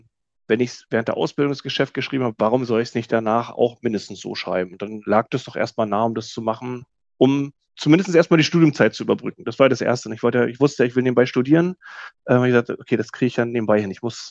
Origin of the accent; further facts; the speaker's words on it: Schwedt, Brandenburg, Germany; also ich komme aus der Stadt Schwedt heißt die, also die ist sogar relativ bekannt